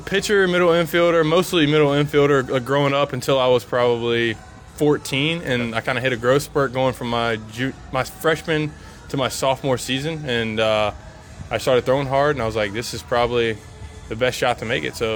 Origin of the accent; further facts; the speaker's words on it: Virginia, United States; also born or lived in Durham; so my bio says I'm from Durham, but I was actually born in Durham, raised in Virginia.